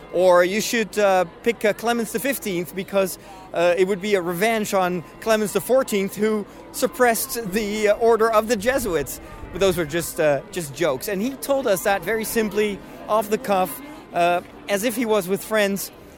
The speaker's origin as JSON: {"language": "English", "country": "Netherlands", "second_language": "English", "said": "No, actually not. I'm from the Netherlands, but world is international."}